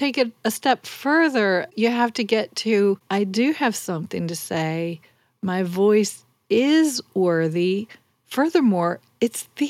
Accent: Kentucky, United States; When I'm in Kentucky or when I'm at home, when I'm talking to my neighbors, I talk the way I spoke growing up.

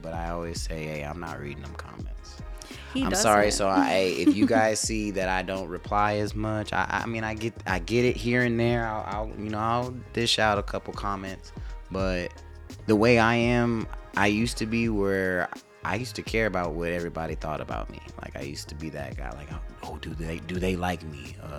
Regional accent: Clarksville, Tennessee, United States; growing up in Clarksville, mm-hmm. and I grew up here too as well

